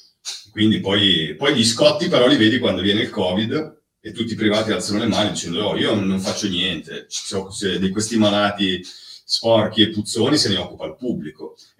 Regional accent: Genoa, Liguria, Italy; io abito in Val Varena, non è grandinato, quindi da buon genovese ti dico

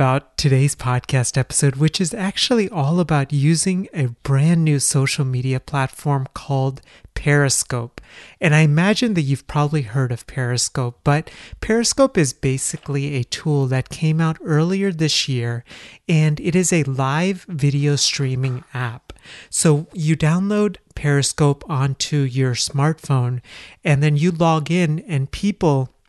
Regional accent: Texas, United States; now in Philadelphia, United States; It is starting to become fall in Philly, and this is probably my most favorite season. Growing up in Texas, where things literally went from really hot to really cold, it's really nice to have seasons.

